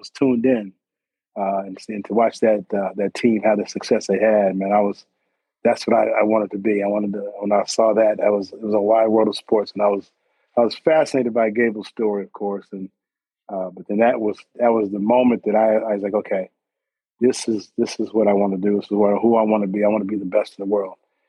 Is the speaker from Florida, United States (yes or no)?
no; Oklahoma, United States; So just growing up in Oklahoma just really was, I mean, it was, I didn't have to leave the sport. I mean, I'm not the sport. I didn't have to leave the state to get competition.